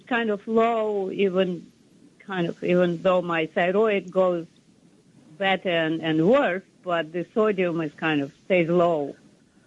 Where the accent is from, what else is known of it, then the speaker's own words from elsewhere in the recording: New Jersey, United States; from New Jersey.